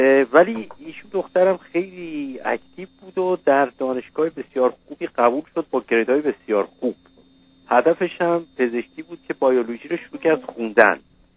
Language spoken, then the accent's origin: Persian; Iran; moved away as an adult; now in United States; ما تقریبا 20 سال پیش از ایران مهاجرت کردیم